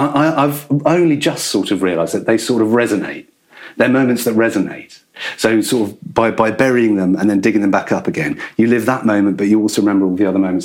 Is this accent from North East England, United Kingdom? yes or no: yes; Newcastle, North East England, United Kingdom; I grew up in Newcastle and my brother and I went to an all-boys school, the Royal Grammar School in Newcastle.